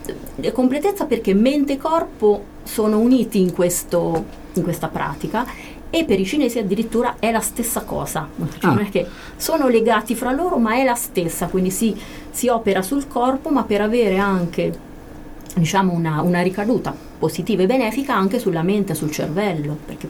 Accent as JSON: {"language": "Italian", "town": "Perugia", "region": "Umbria", "country": "Italy", "said": "io invece sono di Perugia"}